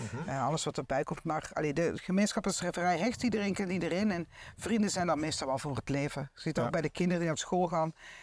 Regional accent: Roosendaal, North Brabant, Netherlands; accent: Dutch; moved away as an adult; now in Belgium; Ja, ik ben geboren in Roosendaal. Ik ben al naar school geweest. Dus dat Nederlandse accent blijft er wel houden.

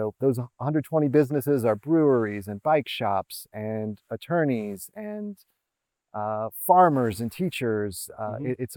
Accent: Missouri, United States; Yeah, I'm actually from the Ozarks of Missouri, kind of the mini Appalachia, wannabe Appalachia.

